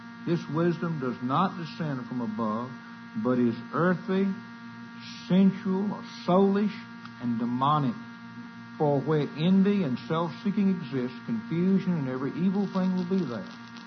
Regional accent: the South, United States; Now, I was raised in the South, on a cotton plantation.

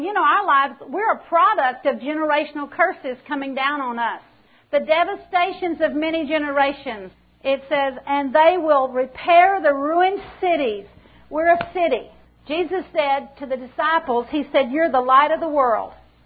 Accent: Texas, United States; I grew up in South Texas with these big black hard dirt clods.

